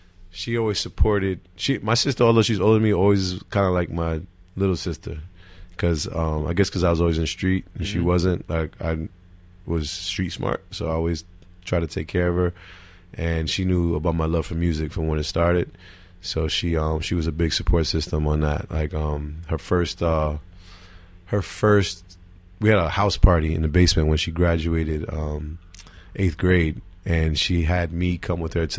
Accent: Irvington, New Jersey, United States; also born or lived in Newark; Well, I was born in Newark, in the Weekway section of Newark, which is borderline Irvington. So, I had 1 foot in Irvington, 1 foot in Newark.

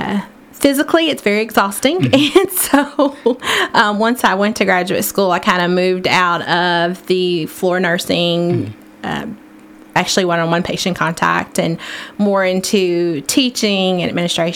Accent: Paris, Kentucky, United States; also born or lived in North Carolina; now in Lexington, United States; I was born in North Carolina. Great. And but I've lived most of my life in Bourbon County. Paris. I went to Paris High School.

